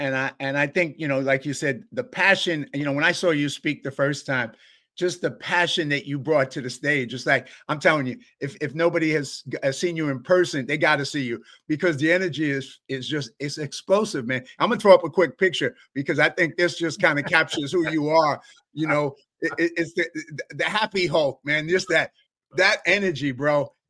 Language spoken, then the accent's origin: English; Bronx, New York, United States; I grew up in the South Bronx, was a very poor neighborhood. I dropped out of high school. I grew up in poverty.